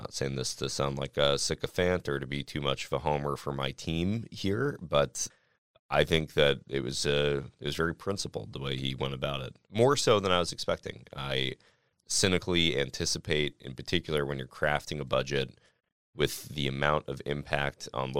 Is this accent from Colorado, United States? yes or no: no; Washington, United States; I was living in D.C. at the time, so working on criminal justice and behavioral health issues. I grew up outside of Spokane.